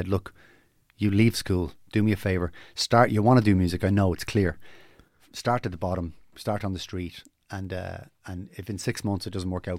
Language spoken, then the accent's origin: English; Dublin, Leinster, Ireland; I grew up in Ballymun, a great place to grow up.